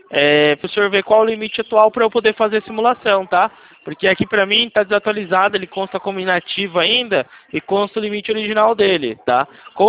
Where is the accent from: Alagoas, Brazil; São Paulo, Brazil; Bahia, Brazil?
São Paulo, Brazil; Não sou Cuiabá, sou do interior de São Paulo.